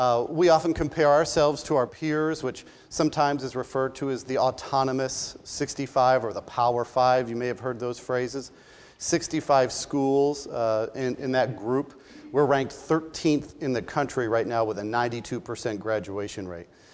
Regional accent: New York, United States; in all over upstate New York, there are so many small towns that really feel like Syracuse is my hometown team, right?

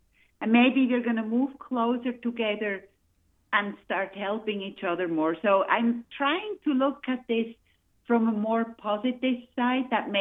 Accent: Switzerland; now in Ithaca, United States; as everybody probably knows from my accent, I'm not exactly born and raised in Ithaca, but I am from Switzerland.

